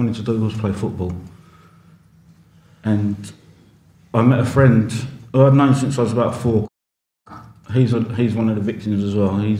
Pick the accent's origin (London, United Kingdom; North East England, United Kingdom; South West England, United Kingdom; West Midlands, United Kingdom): London, United Kingdom; Wallington; So I grew up on Roundshaw in Wallington from birth, 1976. Growing up, I absolutely loved growing up on Roundshaw.